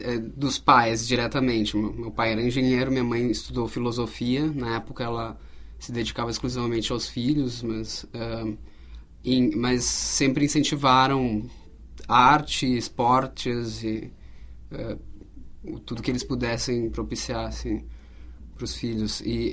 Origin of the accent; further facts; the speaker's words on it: Ciudad del Este, Alto Paraná, Paraguay; also born or lived in Foz do Iguaçu; now in Brazil; nasci em Foz, mas eu morava em Cidade del Este, na época Stroessner, era o nome da cidade, que era um ditador do Paraguai na época, que era uma vila dos funcionários da Itaipu